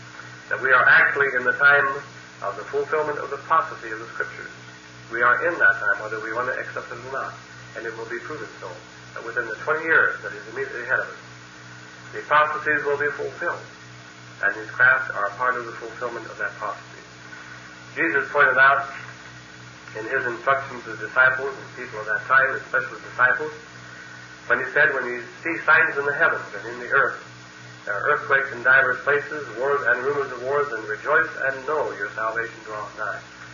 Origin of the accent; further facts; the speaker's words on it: Woodland, Washington, United States; So I went ahead and lectured in my hometown of Woodland, Washington, having one meeting in a range hall there and a second meeting in a private home.